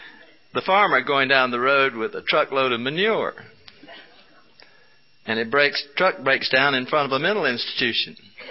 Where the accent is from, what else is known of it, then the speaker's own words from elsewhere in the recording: North Carolina, United States; the mountains of my home state of North Carolina